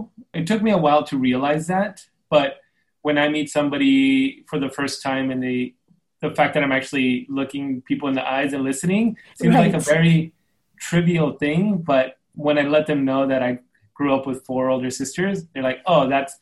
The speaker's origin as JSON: {"language": "English", "town": "El Paso", "region": "Texas", "country": "United States", "tie": "born or raised there", "said": "You know, I was born and raised in El Paso, and I was raised by my mother and four older sisters and my tía"}